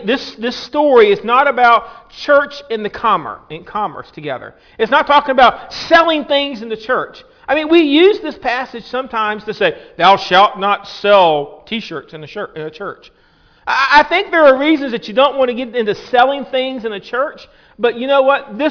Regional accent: Lynchburg, Virginia, United States; See, I grew up in Lynchburg, Virginia.

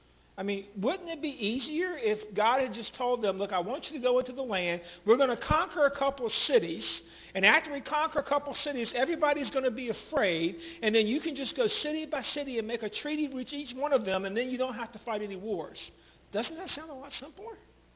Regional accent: Lynchburg, Virginia, United States; I grew up in Lynchburg, and so that's a little further away.

